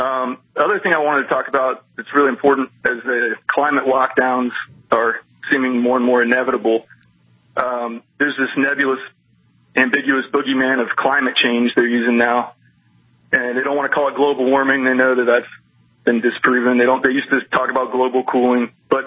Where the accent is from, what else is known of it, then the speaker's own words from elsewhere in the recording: Florida, United States; I'm from Florida originally